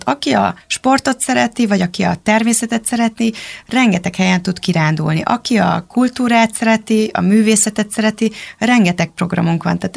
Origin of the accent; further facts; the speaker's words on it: Szolnok, Jász-Nagykun-Szolnok, Hungary; moved away as an adult; now in Budapest, Hungary; én alapvetően azért Szolnokon nőttem fel, tehát én 18 éves korom óta élek Budapesten